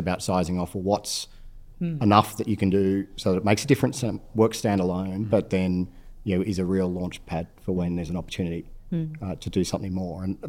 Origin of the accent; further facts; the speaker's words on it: Sydney, New South Wales, Australia; I was from Sydney or, you know, from New South Wales.